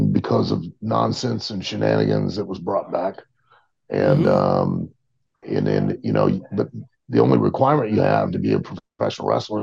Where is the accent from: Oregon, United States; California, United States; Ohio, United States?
Ohio, United States; Lima; Originally, I'm from Lima, Ohio, little town in northwest Ohio.